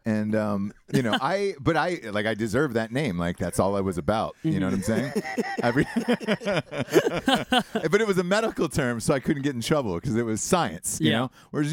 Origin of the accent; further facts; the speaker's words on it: Georgia, United States; There was a few at my high school, and it was the same type of deal. 'Cause I'm from Georgia.